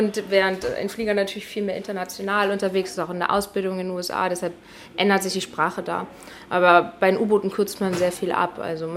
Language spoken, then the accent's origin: German; Rendsburg, Schleswig-Holstein, Germany; Ich komme ja aus Rendsburg gebürtig und bin auch groß geworden. Ich wollte immer raus.